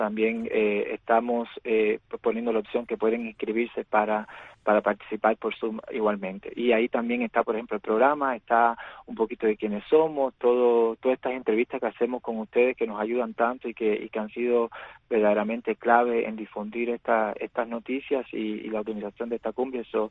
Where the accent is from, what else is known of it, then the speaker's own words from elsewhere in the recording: Miami, Florida, United States; now in Brussels, Belgium; yo personalmente estoy muy ligado a lo que es el exilio de Miami, porque yo crecí ahí, yo soy cubano-americano.